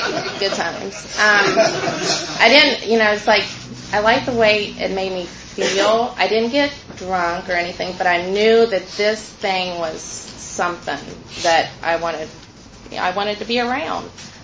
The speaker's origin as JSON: {"language": "English", "region": "West Virginia", "country": "United States", "tie": "born there", "said": "I was born in West Virginia in a little town to my parents, obviously, Nancy and Dan."}